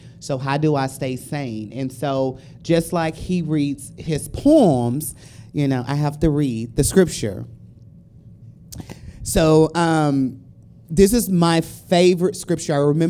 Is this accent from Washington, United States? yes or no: no; Dallas, Texas, United States; You know, I'm from Dallas, so I'm used to cold. People here are not used to cold.